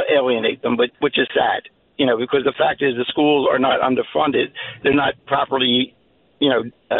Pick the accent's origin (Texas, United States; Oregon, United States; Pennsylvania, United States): Pennsylvania, United States; I'm from Chester County, and the pretentious person epitomizing pretentiousness is Houlihan.